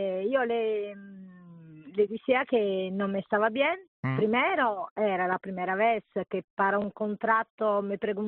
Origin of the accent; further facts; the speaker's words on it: Naples, Campania, Italy; Spanish is a second language; moved away as an adult; now in Tenerife, Spain; Yo soy de Napoli, me encanta el clima es similar